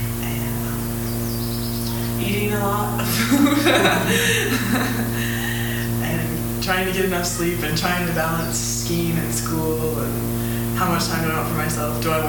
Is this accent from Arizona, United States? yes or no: no; Montana, United States; also born or lived in Upper Peninsula of Michigan; I grew up in Northwest Montana, and then I went to school in the Upper Peninsula of Michigan for 2 years and cross country ski raced.